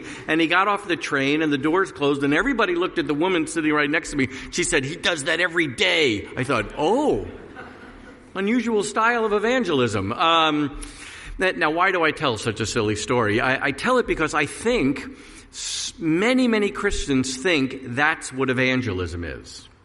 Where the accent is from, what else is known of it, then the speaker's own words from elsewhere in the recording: New York, United States; accent: New York; And I'm originally from New York, and I've kind of lost my New York accent, but I can turn it back on if you want me to.